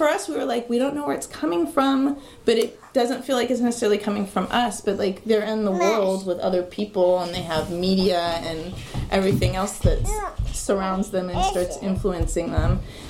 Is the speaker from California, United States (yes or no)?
yes; Berkeley, California, United States; I'm 40 years old. I grew up in Berkeley